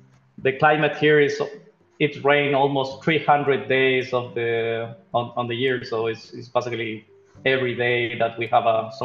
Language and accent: English; Chile; now in Panama; So, well, I'm from Chile.